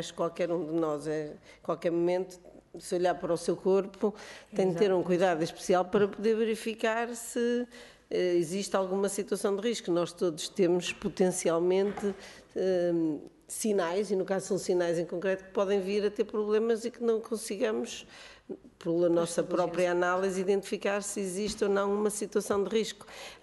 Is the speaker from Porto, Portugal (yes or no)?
yes; Porto, Portugal; não só em Lisboa e Porto, eu sou do Porto e penso que no Porto já há serviços